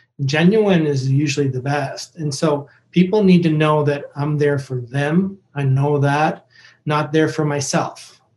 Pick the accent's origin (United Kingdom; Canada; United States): Canada; because of the way I look or because I'm Canadian or whatever